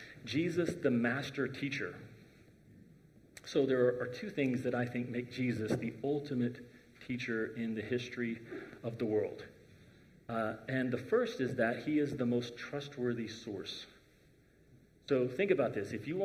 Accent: the South, United States; I grew up in the South.

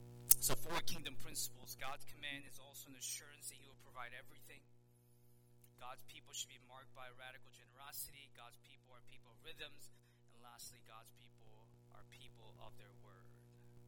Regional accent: the South, United States; I grew up in the South, so that every language seemed to be Christian-y

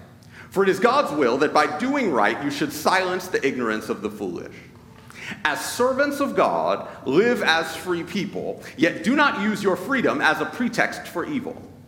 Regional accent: United States; It's difficult for all of us culturally because we're American

